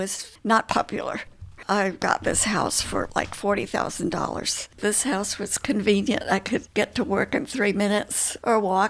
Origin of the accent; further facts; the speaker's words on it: Jacksonville, Florida, United States; born there; I was born in Jacksonville. My father came here from Alabama for a job during the war.